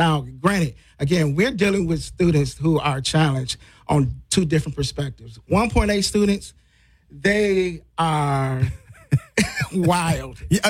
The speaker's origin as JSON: {"language": "English", "town": "Detroit", "region": "Michigan", "country": "United States", "tie": "born or raised there", "said": "I grew up in Detroit, as you know"}